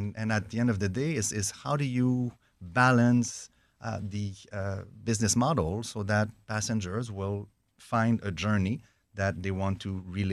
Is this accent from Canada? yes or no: yes; Montreal, Quebec, Canada; I'm from Montreal